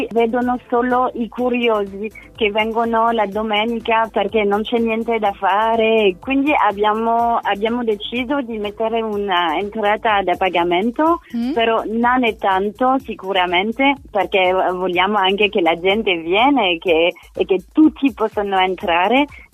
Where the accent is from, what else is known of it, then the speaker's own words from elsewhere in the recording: France; Italian is a second language; però io sono francese come si sente